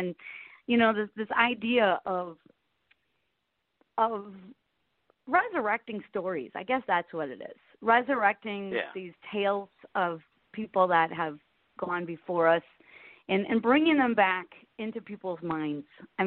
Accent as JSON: {"language": "English", "town": "Big Bend", "region": "Wisconsin", "country": "United States", "tie": "born or raised there", "said": "I grew up in Big Bend, Wisconsin."}